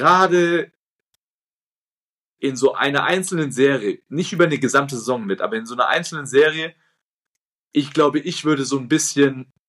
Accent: Nuremberg, Bavaria, Germany; Bei uns in Nürnberg in der Südstadt ist die Welt noch in Ordnung.

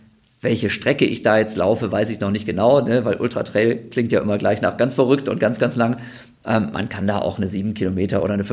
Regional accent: Osnabrück, Lower Saxony, Germany; also born or lived in Bochum; Also aufgewachsen bin ich in Osnabrück und dann habe ich wegen des Studiums und wegen des Sports ganz lange in Bochum gewohnt.

